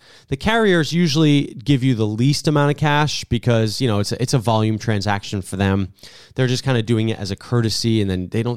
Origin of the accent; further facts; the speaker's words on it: New Jersey, United States; I grew up in New Jersey where, I'm not kidding, I called a drawer a draw until I got to college.